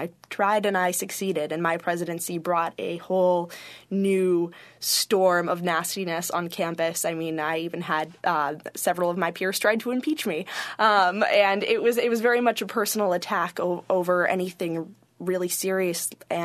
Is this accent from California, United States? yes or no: yes; San Francisco, California, United States; also born or lived in Washington, D.C. area; I grew up outside of Washington, D.C., and then San Francisco, so I've lived in two very civically engaged areas in our country